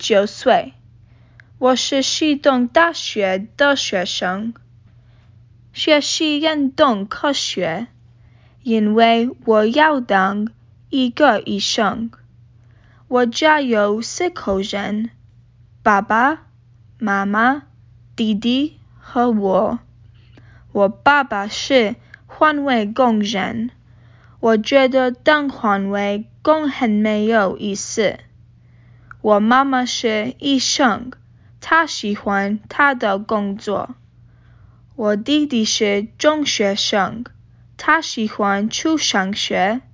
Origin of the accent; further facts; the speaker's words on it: Poland; Chinese is a second language; 我是波兰人，会说波兰文。我的生日是12月1号，今年19岁。